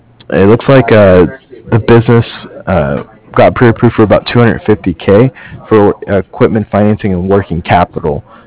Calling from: Cardiff, Wales, United Kingdom; I'm calling from Cardiff.

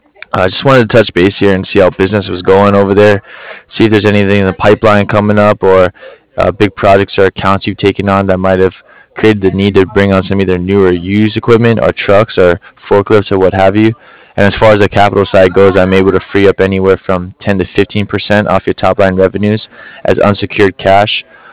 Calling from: Cardiff, Wales, United Kingdom; I'm calling here from Cardiff.

